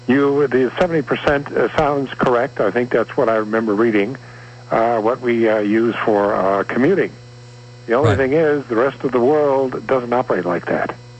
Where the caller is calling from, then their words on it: New Rochelle, New York, United States; from New Rochelle.